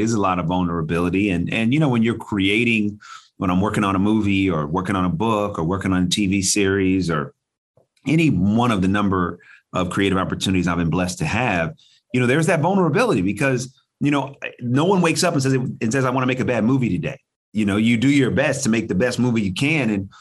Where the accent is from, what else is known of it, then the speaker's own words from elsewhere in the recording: Oakland, California, United States; I'm from the Bay Area, from Oakland, California, and a middle child of three boys.